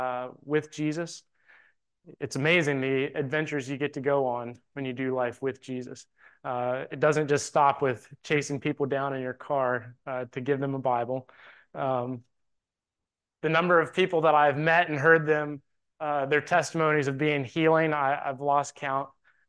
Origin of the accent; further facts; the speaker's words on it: Keyser, West Virginia, United States; I'm from Keyser, West Virginia, where my wife and I are from, and Joel and April live there too